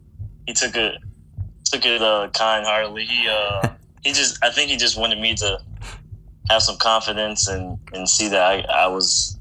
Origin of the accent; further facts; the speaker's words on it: Flint, Michigan, United States; Well, I grew up in Flint. I transferred schools in the 11th grade to Grand Blanc, and that's where my parents live now. But I grew up in Flint, Michigan.